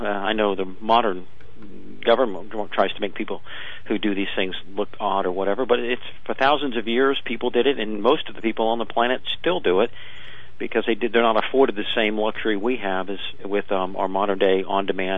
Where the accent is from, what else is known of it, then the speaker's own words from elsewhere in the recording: Virginia, United States; My father's a naval officer, and I grew up on Little Creek Amphibious Base, which is the home of SEAL Team 2.